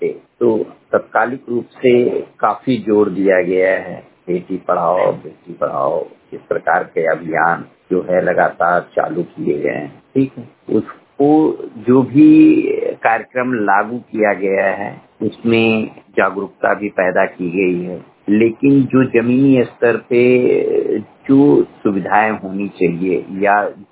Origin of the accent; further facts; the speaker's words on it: Basti, Uttar Pradesh, India; पेशे से मैं एक टीचर हूँ और मैं बस्ती का निवासी हूँ।